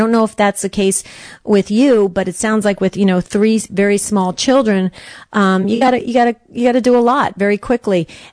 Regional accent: New Jersey, United States; You know, I grew up in New Jersey, so I used to go all around to different states surrounding New Jersey

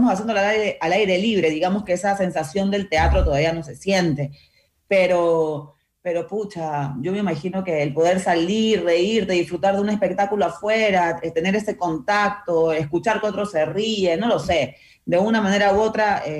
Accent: Peru; accent: Peruvian; also born or lived in Chile; now in Ecuador; cuando me voy a Perú me dicen que ya hablo como ecuatoriana.

